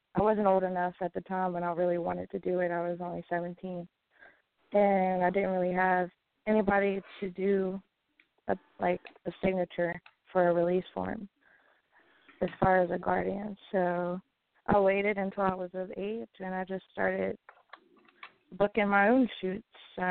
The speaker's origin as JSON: {"language": "English", "region": "Virginia", "country": "United States", "tie": "born or raised there", "said": "I'm 22. I'm from Virginia. Born and raised."}